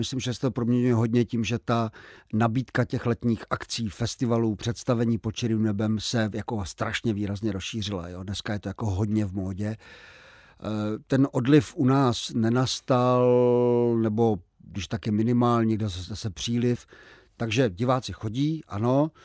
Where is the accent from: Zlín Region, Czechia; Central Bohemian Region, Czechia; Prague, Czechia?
Zlín Region, Czechia; Slavičín; Brumov, Bylnice. Aha. Jsem narozen ve Slavíčíně